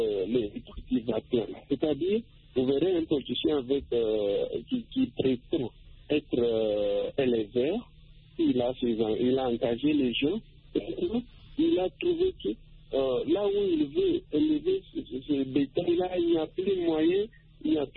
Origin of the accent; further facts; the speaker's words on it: Republic of the Congo; si je passe ici chez nous, en République du Congo, c'est tout à fait différent.